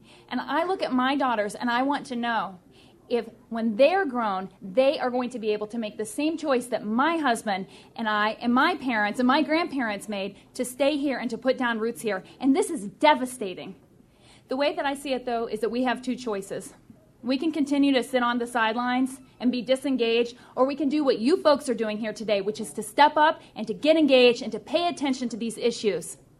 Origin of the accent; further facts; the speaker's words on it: Hutchinson, Kansas, United States; Now, as Josh mentioned, I'm originally from Hutchinson, and I see my mom drove up here today